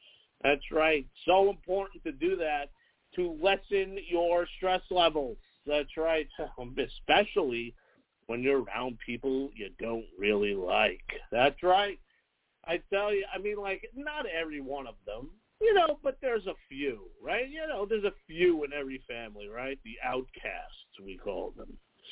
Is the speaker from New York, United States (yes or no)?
yes; New York, United States; I'm from New York. I'm an Italian from New York. We're just loud people.